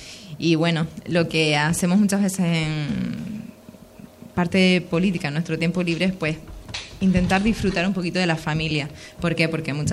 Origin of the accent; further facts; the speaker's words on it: Canary Islands, Spain; Bueno, pues vengo de aquí, de Lanzarote. Yo vivo en Costa Teguise.